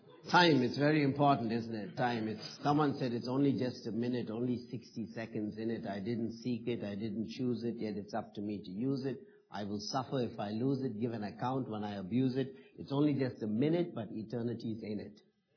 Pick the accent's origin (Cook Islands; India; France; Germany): India; South India; moved away as an adult; also born or lived in Tennessee; now in United States; I'm from South India originally. Learned about 3 or 4 languages in South India. And then came and did some studies here at in Tennessee in the early 80s.